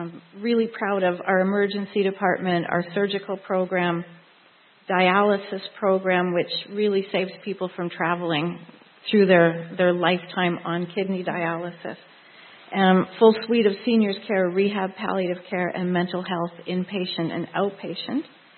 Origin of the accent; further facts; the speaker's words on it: Saskatchewan, Canada; I was born in Saskatchewan, raised on a very traditional family farm by immigrant Eastern European family.